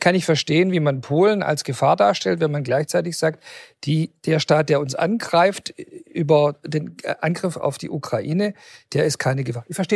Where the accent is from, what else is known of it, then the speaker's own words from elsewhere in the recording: West Germany, Germany; und ich als Westdeutscher spreche